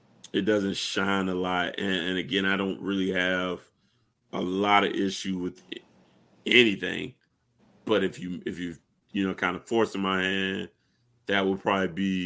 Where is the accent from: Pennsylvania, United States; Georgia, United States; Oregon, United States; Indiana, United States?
Georgia, United States; My Georgia plugs, you know, you got to remember I'm from Georgia.